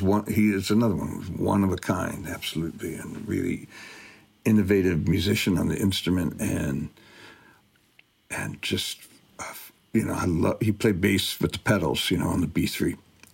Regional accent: Detroit, Michigan, United States; Well, I'm from Detroit, so … played at my high school

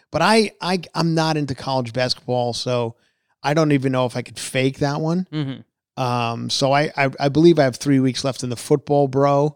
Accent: New York, United States; accent: Long Island; And I, at that point, my Long Island accent was very thick.

